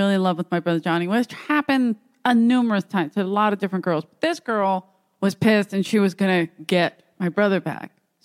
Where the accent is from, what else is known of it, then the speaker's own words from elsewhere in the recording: Ireland; Anyway. I'm Irish, so it's just who